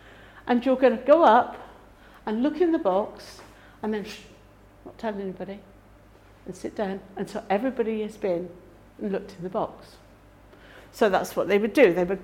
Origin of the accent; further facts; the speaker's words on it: England, United Kingdom; Now, I'm from England